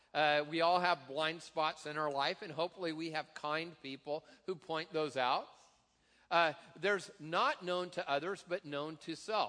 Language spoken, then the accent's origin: English; Tacoma, Washington, United States; I remember it from growing up in Tacoma.